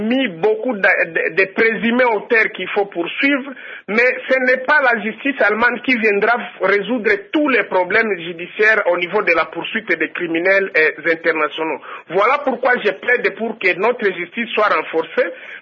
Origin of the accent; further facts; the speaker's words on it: DR Congo; S'il faut se battre, il faut qu'ils aillent se battre chez eux, pas chez nous au Congo.